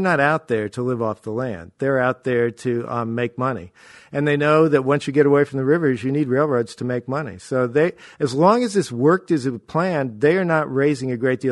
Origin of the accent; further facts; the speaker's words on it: Florida, United States; You guys know I'm from Florida.